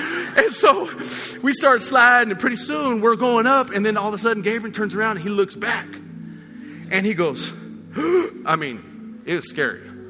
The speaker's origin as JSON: {"language": "English", "region": "Colorado", "country": "United States", "tie": "born or raised there", "said": "I grew up in Colorado, and so there's this lake. A river ran through our town, and the town sat on a lake."}